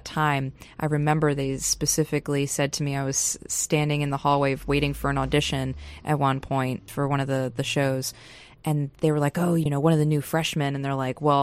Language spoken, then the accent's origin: English; Pennsylvania, United States; Hey, Panargil, Pennsylvania, or the foothills of the Poconos. So it's a little town on a hill.